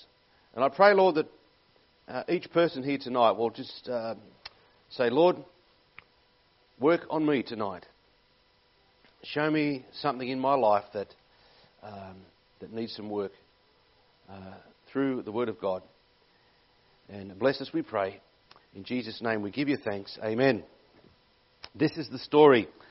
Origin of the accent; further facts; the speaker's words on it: Sydney, New South Wales, Australia; I think much nicer than people from Sydney, and I come from Sydney.